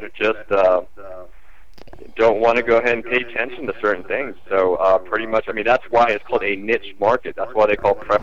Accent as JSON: {"language": "English", "country": "United States", "said": "But I love being an American."}